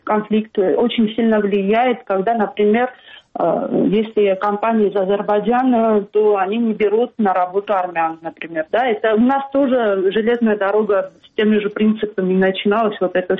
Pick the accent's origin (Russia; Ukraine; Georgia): Georgia; Akhalkalaki, Samtskhe-Javakheti; почему я из Ахалкалаки поехала туда